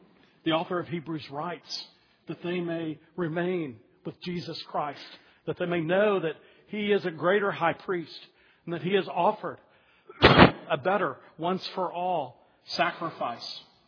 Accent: Dallas, Texas, United States; Earlier this week, I went back to my hometown of Dallas to visit my father.

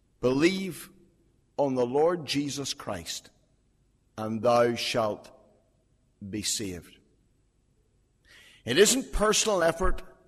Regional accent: Belfast, Northern Ireland, United Kingdom; I was born and brought up in North Belfast in the Ballysillan area, back in the 1950s, and when I was growing up there, week by week, my parents took me along every Sunday to the local Methodist church

